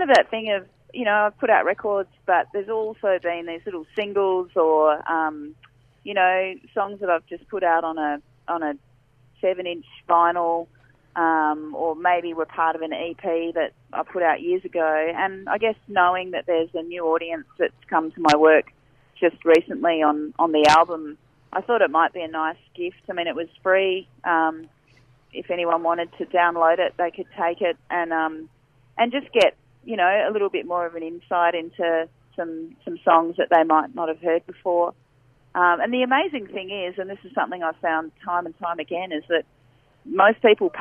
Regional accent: Adelaide, South Australia, Australia; I'm an Adelaide girl. I grew up in Adelaide. I went to Flinders Uni

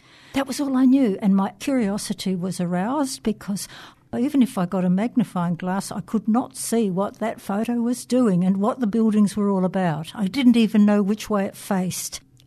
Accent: Western Australia, Australia; I come from Western Australia

